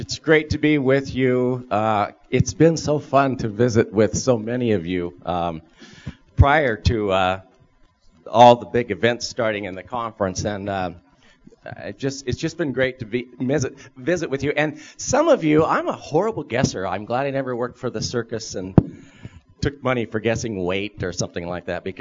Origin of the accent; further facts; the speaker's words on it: Moscow, Idaho, United States; I'm from Moscow, Idaho.